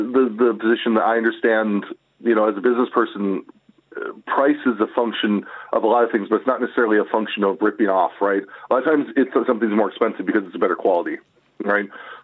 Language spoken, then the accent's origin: English; United States; moved away as an adult; now in Ireland; because I'm American. But even I have three kids. I've lived here for 15 years.